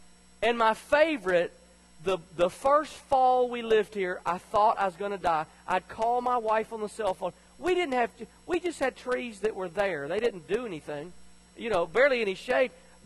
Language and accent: English; Tennessee, United States; even though I was raised in Tennessee, coming here, we begin to experience a full calendar of season change.